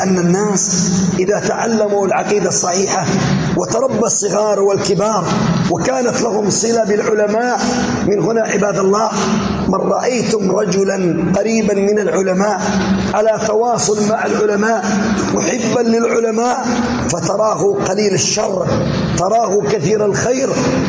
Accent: Yemen; لسنا في شك من ديننا ومن بلادنا اليمن اليمن الحبيب

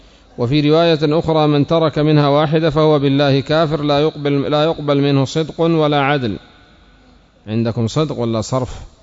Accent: Aden, Yemen; وفي بلادنا عدن المحروسة تغلق المطاعم

